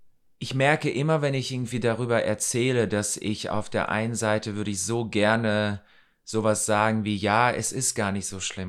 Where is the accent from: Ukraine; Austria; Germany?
Ukraine; moved away; also born or lived in Russia; also ich bin in Russland geboren. Wir sind dann, als ich so 2,5 war, sind wir dann in die Ukraine gezogen.